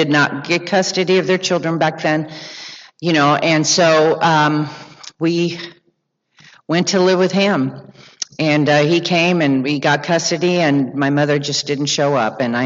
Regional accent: Oklahoma, United States; born there; My father went to California, and my mother, we were in Oklahoma. I was born in Oklahoma.

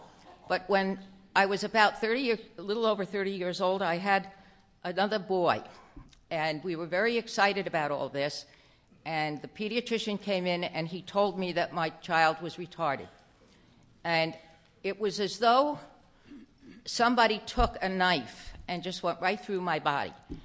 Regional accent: New York, United States; born there; that's where I was born. I was born in Long Island, and I had a wonderful childhood.

